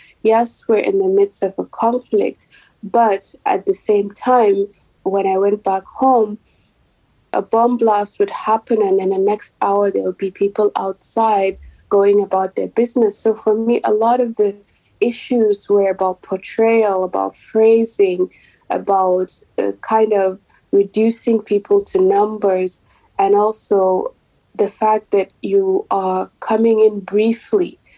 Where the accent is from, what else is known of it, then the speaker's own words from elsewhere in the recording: Maiduguri, Borno, Nigeria; photographer in Maiduguri in northeast Nigeria. And my work mainly focuses on the aftermath of conflicts. My hometown has been affected by the Boko Haram conflict since 2009.